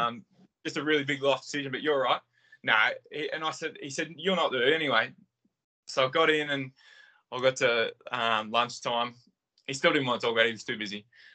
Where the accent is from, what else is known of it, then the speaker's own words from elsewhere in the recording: Australia; And I think being an Australian coach and knowing what he'd done within the game was big